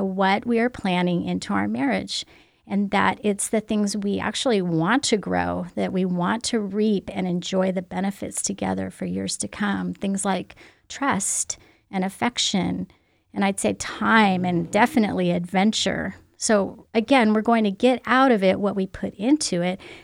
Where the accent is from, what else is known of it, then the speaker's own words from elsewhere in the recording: Oregon, United States; I know in California, not very many people have gardens, but I'm from Oregon and we definitely had gardens then.